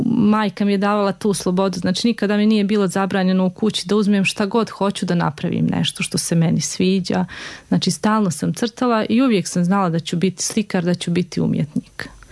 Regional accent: Kalinovik, Republika Srpska, Bosnia & Herzegovina; Ja sam odrasla u Kalinoviku.

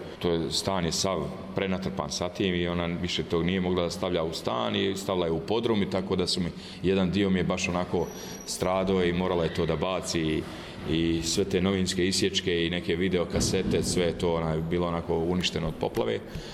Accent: Banja Luka, Republika Srpska, Bosnia & Herzegovina; i ja namjerno potenciram da to bude Banja Luka, da to bude moj rodni grad

